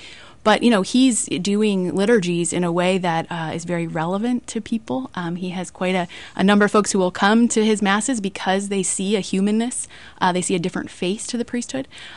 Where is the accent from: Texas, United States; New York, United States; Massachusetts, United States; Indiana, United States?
New York, United States; Rochester; I'm actually very close to a priest in my hometown, Rochester, New York, who is a married priest.